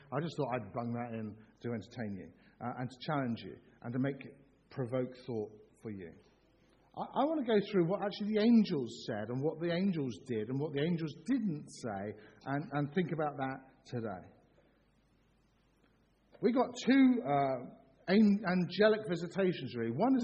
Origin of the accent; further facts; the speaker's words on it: England, United Kingdom; because I know that we're English. Most of us are English.